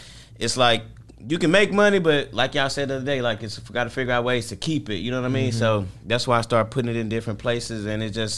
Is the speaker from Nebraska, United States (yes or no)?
no; St. Louis, Missouri, United States; I'm from St. Louis, Missouri.